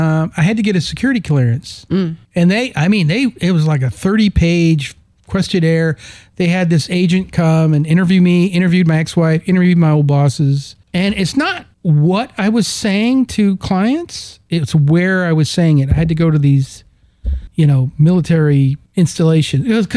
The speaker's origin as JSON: {"language": "English", "country": "Canada", "tie": "born there", "said": "moved here, when I was 10 years old, I was told over and over, you've got dual citizenship, because mom was U.S., dad was Canadian, and I was born in Canada."}